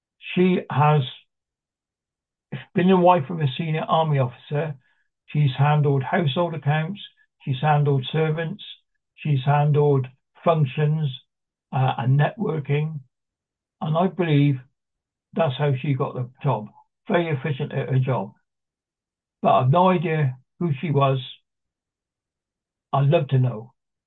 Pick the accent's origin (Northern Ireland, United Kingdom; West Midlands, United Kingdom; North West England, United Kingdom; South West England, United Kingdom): South West England, United Kingdom; I come from Wiltshire originally, and a village where down the road from where I used to live, my dad was a local policeman.